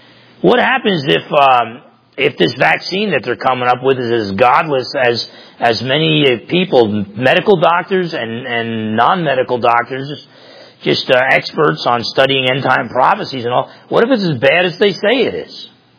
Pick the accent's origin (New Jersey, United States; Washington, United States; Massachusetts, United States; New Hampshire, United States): New Jersey, United States; I'm from Jersey, too.